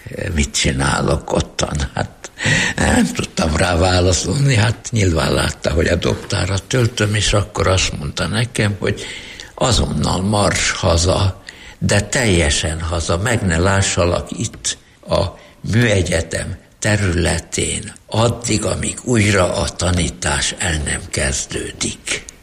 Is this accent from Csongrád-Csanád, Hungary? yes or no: no; Kaposvár, Somogy, Hungary; also born or lived in Keszthely; ugye én Keszthelyen születtem, de Kaposváron érettségiztem